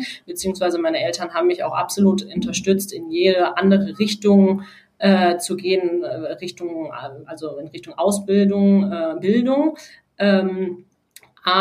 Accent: North Rhine-Westphalia, Germany; aus einem kleinen Dorf am linken Niederrhein. Und da, so wie du es gerade gesagt hast, bin ich aufgewachsen auf einem Pferdehof.

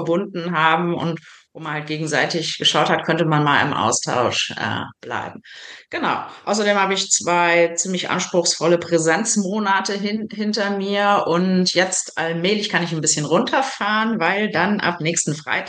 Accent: North Rhine-Westphalia, Germany; born there; moved away as an adult; ursprünglich komme ich aus der Nähe von Düsseldorf, da bin ich geboren und habe mich dann aber mit 21 Jahren aufgemacht, immer dahin zu gehen, wo es den Job gab, auf den ich Lust hatte.

